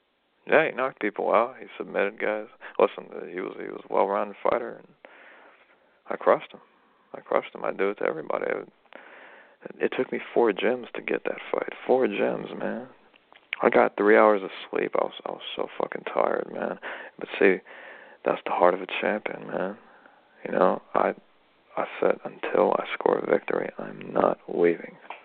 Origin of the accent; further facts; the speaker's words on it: United States; I'm Russian and Ukrainian. I'm American. American, Russian, and Ukrainian.